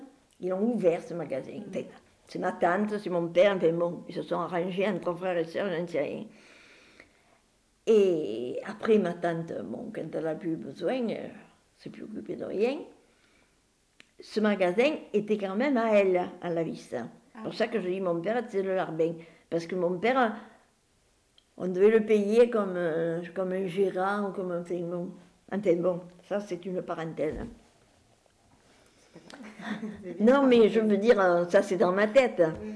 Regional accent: La Ciotat, Provence-Alpes-Côte d'Azur, France; now in Marseille, France; je suis venue à Marseille. Je venais d'Assiotat

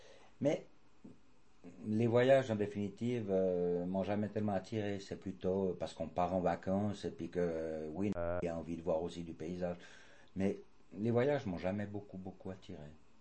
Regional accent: Switzerland; Je pense que vivre resserré comme on vit chez nous en Suisse, ça donne une certaine mentalité.

